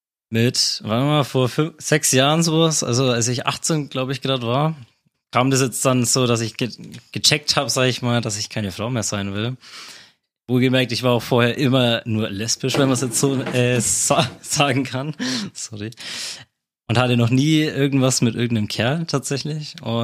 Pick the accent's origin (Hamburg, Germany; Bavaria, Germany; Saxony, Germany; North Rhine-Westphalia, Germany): Bavaria, Germany; Eggersdorf; Ich bin 25 Jahre alt, ich komme aus Eggersdorf, das ist bei Bayreuth